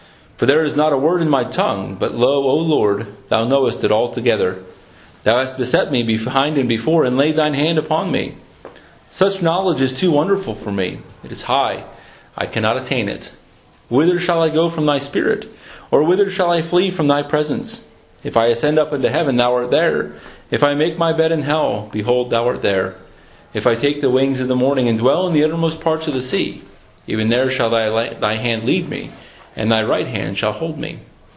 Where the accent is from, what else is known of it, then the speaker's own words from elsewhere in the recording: United States; They know I'm from the United States.